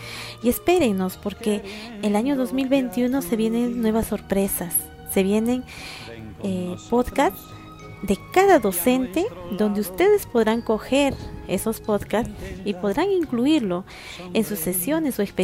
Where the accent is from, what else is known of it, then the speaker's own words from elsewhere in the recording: Peru; los maestros somos del Perú y el Perú siempre está unido